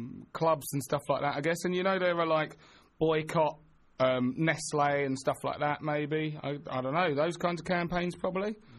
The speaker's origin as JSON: {"language": "English", "region": "London", "country": "United Kingdom", "said": "I come from London."}